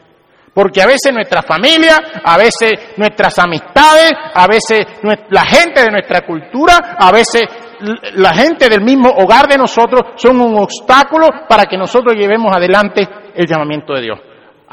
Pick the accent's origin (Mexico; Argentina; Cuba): Cuba; no le voy a decir que soy cubano